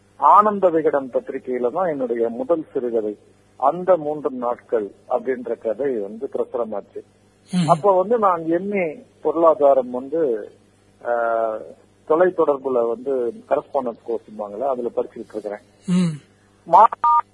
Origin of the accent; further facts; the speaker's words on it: Pattukkottai, Tamil Nadu, India; பட்டுக்கோட்டைன்றது தான் என்னுடைய சொந்த ஊர், நான் பிறந்து வளர்ந்து படித்த ஊர்.